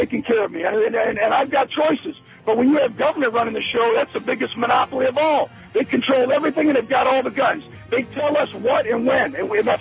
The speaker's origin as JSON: {"language": "English", "town": "Detroit", "region": "Michigan", "country": "United States", "said": "I'm from Detroit, and I've seen firsthand what unions and what trying to set prices by political means instead of economic reality does to a society"}